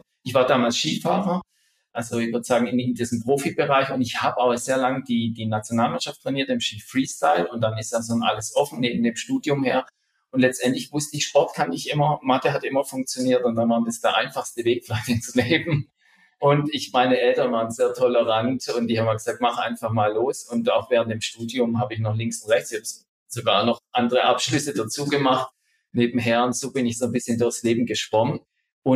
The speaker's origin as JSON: {"language": "German", "region": "Baden-Württemberg", "country": "Germany", "said": "Also ich komme aus dem Raum Stuttgart."}